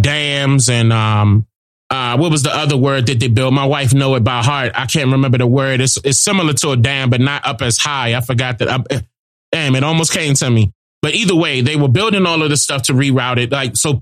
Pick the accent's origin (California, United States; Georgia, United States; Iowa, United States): Georgia, United States; Savannah; I'm from Savannah, Georgia, and it's heavy, sad feeling in downtown Savannah.